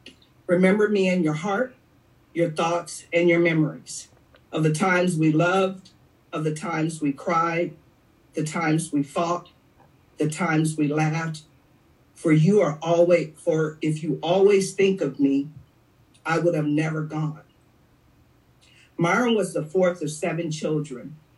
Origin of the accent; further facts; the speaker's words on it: East St. Louis, Illinois, United States; Growing up in East St. Louis, we didn't hit the clubs until 11 o'clock at night